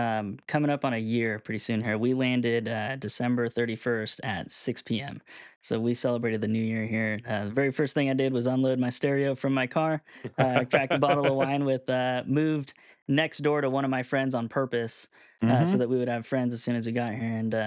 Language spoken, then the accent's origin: English; U.S. Virgin Islands; also born or lived in Puerto Rico; So I was born in Puerto Rico, raised in the U.S. Virgin Islands.